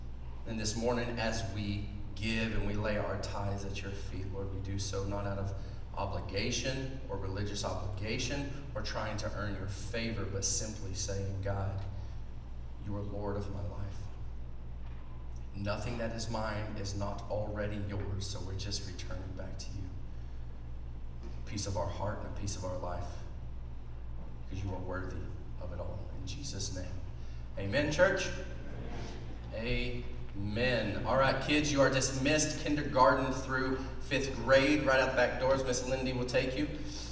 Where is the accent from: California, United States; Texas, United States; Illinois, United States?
Texas, United States; All of you know I am from Texas, and so is my wife.